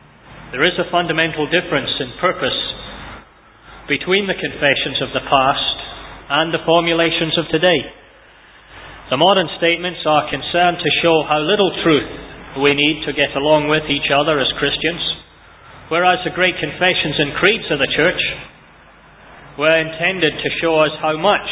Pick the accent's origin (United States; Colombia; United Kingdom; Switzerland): United Kingdom; Scotland; also born or lived in Zambia; I was brought up and baptised in the Scottish Episcopal Church, which, of course, in Scotland is considered the worst possible fate for any young Scot, to be brought up in such a church